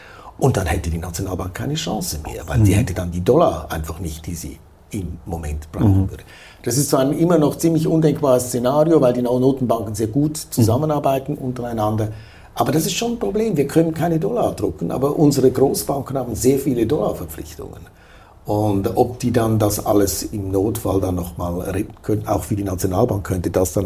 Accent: Zurich, Switzerland; ich bin Zürcher, ich bin aufgewachsen hier

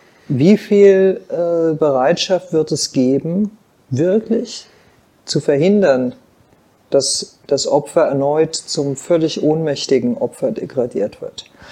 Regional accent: Germany; Ich nehme Deutschland wahr als das Land, das, in dem ich geboren bin, dessen Pass ich habe, das meine Heimat ist. Ich bin Deutsche. Aber eine Heimat, die eine komplizierte sein muss, wie für alle, die eine jüdische Geschichte haben.

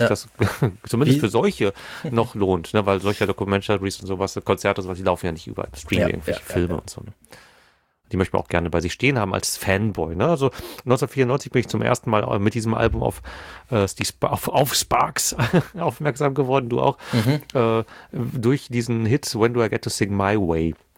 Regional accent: North Rhine-Westphalia, Germany; wir kommen aus dem Pott

